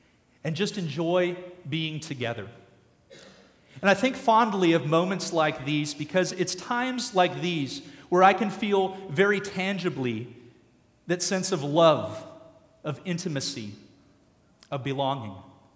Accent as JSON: {"language": "English", "town": "Vancouver", "region": "Washington", "country": "United States", "tie": "born or raised there", "said": "I grew up in the beautiful Pacific Northwest. I grew up in Vancouver, Washington, not to be confused with Vancouver, Canada, but the one that's right across the river from Portland."}